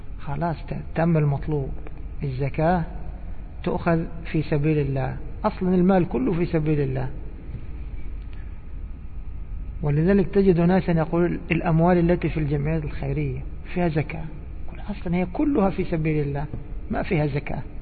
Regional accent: Egypt; وإيش يقول عندنا في مصر؟ يقول هذا قدها وقدود

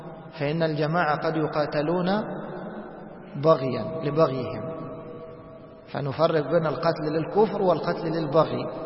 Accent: Egypt; يعني احنا نسموه عندنا في مصر لو كنت أبو عرام

